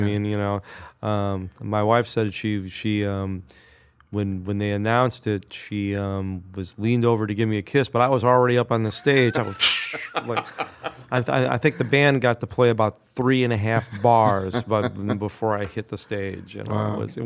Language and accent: English; Milwaukee, Wisconsin, United States; also born or lived in New York; We actually moved to upstate New York for a few years and then moved to Milwaukee when I was about 8, I think.